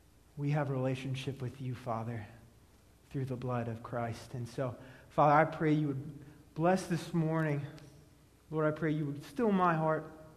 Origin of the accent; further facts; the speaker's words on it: Pennsylvania, United States; We go to the Jersey Shore because we're from Pennsylvania.